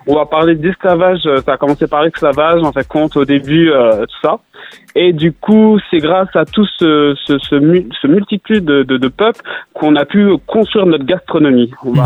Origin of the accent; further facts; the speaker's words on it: Bonneuil-sur-Marne, Île-de-France, France; Lucien Jean-Baptiste, on est de la même ville. Je suis de Bonneuil-sur-Marne. Lucien Jean-Baptiste a grandi dans la ville de Bonneuil, comme moi.